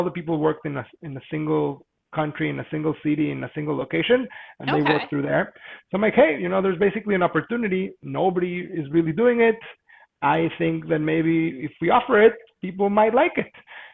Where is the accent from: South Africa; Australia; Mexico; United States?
Mexico; Mexico City; And I am from Mexico City myself, so I'm definitely exposed to, let's say, international things.